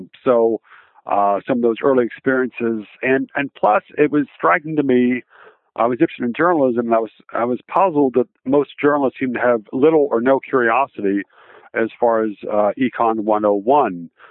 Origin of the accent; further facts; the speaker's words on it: the South, United States; I mean, I was raised in the South, South at a time when the South was getting hammered heavily by the federal government for a lot of different reasons. I was raised outside the town where Stonewall Jackson won one of his biggest victories during the 1862 Valley Campaign.